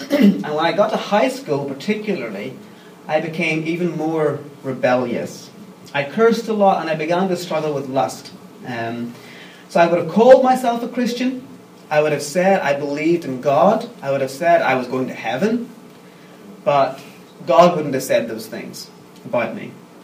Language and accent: English; Coleraine, Northern Ireland, United Kingdom; I'm from Coleraine, the very, very north part, right on the coastline. We used to live farther inland, we used to live around here, but we moved up when I was 16 there.